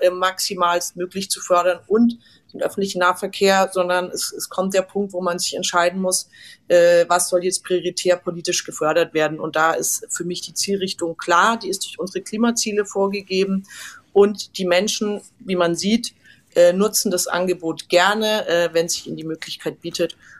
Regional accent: Bavaria, Germany; Aber ich bin aus Bayern

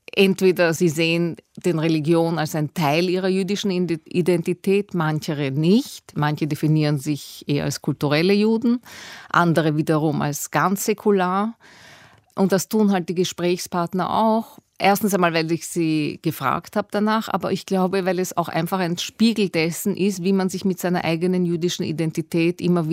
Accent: Vienna, Austria; born there; Ich bin 1960 in Wien zur Welt gekommen. Beide meine Eltern sind Holocaust-Überlebende.

